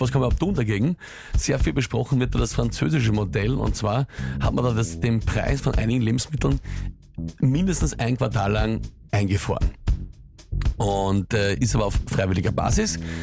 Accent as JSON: {"language": "German", "country": "Austria", "said": "bei uns in Österreich"}